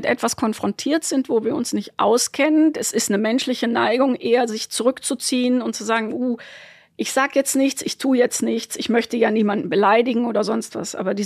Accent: Bonn, North Rhine-Westphalia, Germany; Ich komme halt ursprünglich aus Deutschland, bin gebürtig aus Bonn

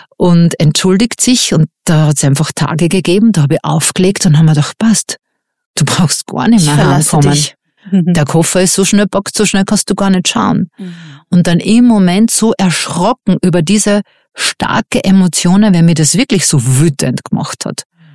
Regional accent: Austria; Bei uns in Österreich war das noch gar kein Thema.

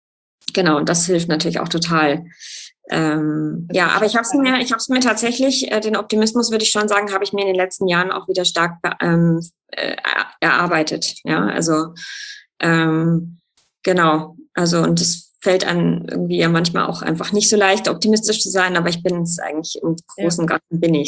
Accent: Munich, Bavaria, Germany; ich bin ja aus München

